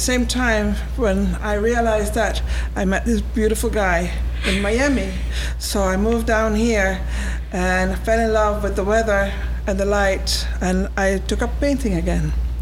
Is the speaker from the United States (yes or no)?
no; The Hague, South Holland, Netherlands; I was born in Holland in The Hague. I went to school there. I went to art school there at the Royal Academy of Arts